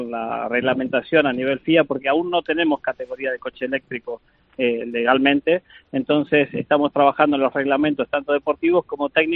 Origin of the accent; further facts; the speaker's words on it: Argentina; now in Spain; soy argentino, no puedo evitarlo.